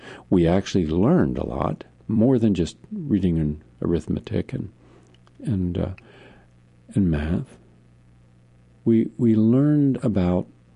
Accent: West Virginia, United States; down in Appalachia, my home country of West Virginia.

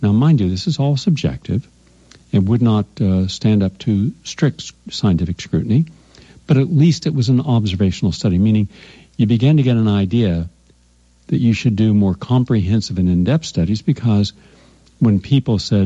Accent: Parkersburg, West Virginia, United States; my home state of West Virginia. Now, I can remember growing up right on the banks of the Ohio River, where Parkersburg is

